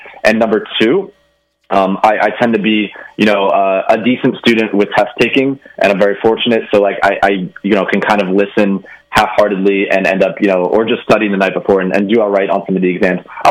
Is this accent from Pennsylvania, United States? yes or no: yes; Philadelphia, Pennsylvania, United States; I'm from Philly. I'm a huge Philly sports fan.